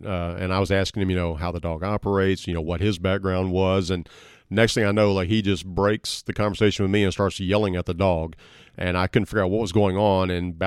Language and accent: English; Arkansas, United States; I've grown up here, and I grew up in Southeast Arkansas.